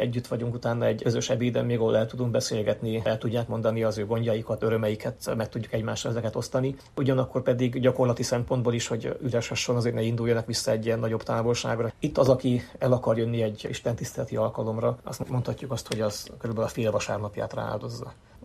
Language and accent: Hungarian; Transylvania, Romania; now in United States